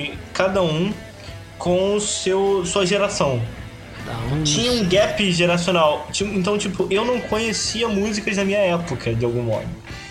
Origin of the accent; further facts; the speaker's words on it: Rio de Janeiro, Brazil; Eu nasci e fui criado no subúrbio do Rio, nos confins do subúrbio do Rio, nasci em Campo Grande, um bairro do Zona Oeste, do Rio de Janeiro.